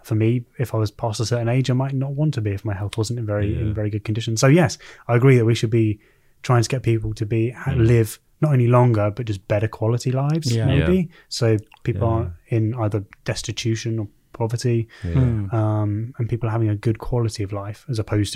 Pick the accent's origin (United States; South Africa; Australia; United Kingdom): United Kingdom; I'm British.